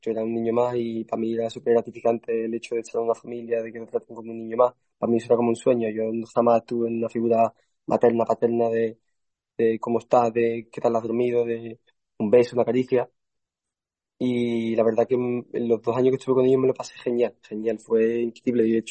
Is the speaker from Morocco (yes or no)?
yes; Morocco; Pero cuando he tenido que compartir espacio con, siendo solo el marroquí, ahí sí lo he tenido un poquito más complicado